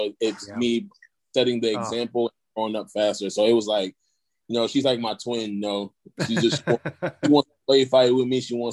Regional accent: Brooklyn, New York, United States; Growing up there, my first couple of years, like, I can remember my first, like, elementary school, middle school was rough.

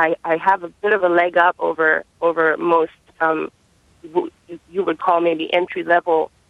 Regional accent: South Africa; now in United States; I grew up in South Africa

